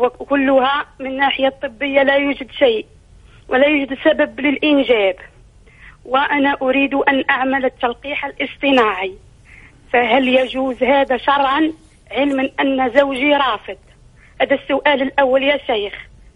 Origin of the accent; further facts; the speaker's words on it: Algeria; يسمى عندنا في الجزائر تفيفرة،